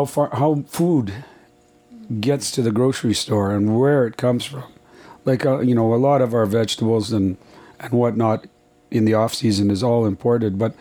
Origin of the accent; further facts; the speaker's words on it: Canada; So we're Canadian farmers are big exporters.